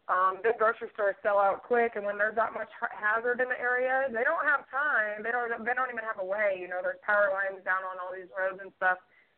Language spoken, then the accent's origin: English; Tornado Alley, United States; You know, I grew up in Tornado Alley